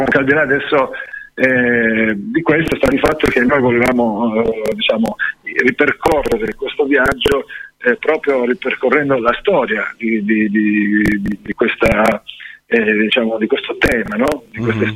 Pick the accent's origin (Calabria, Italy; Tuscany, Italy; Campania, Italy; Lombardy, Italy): Calabria, Italy; perché noi che siamo calabresi, che siamo, sentiamo molto il problema dell''ndrangheta